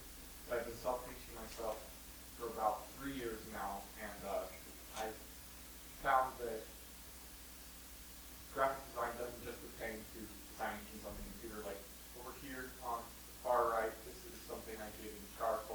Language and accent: English; Buffalo, Wyoming, United States; though it's not where I was born and not where I am now, I will always consider Buffalo, Wyoming to be my hometown. It's a very small town in the middle of Wyoming